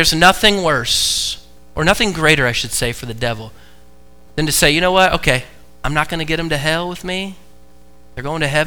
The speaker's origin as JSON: {"language": "English", "town": "Eugene", "region": "Oregon", "country": "United States", "tie": "born or raised there", "also_born_or_lived": "Illinois", "moved": "as an adult", "said": "I was born in Eugene, raised in Oregon until I was 22 and graduated college. Then I moved to Illinois and became a youth pastor."}